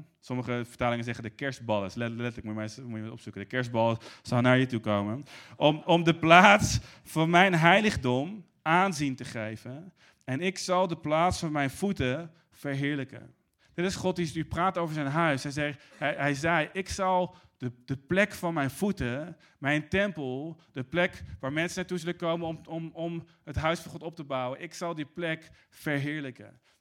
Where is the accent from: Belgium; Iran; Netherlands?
Netherlands; Arnhem, Gelderland; Ik ben in Arnhem opgegroeid